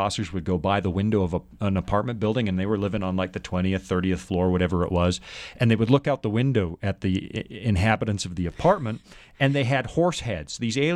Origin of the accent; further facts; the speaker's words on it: Smithers, British Columbia, Canada; Well, I'm not sure I ever did grow up, reared in northern British Columbia, a little town called Smithers. Shout out to the people in Smithers. Behind the Alaska Panhandle, way up north in the middle